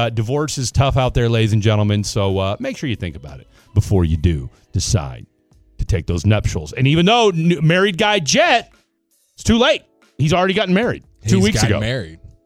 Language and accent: English; Topeka, Kansas, United States; I mean, I'm from Topeka. which is the capital of the state of Kansas